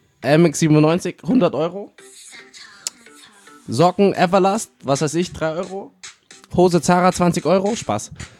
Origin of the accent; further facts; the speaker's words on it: Munich, Bavaria, Germany; Ich bin aus München.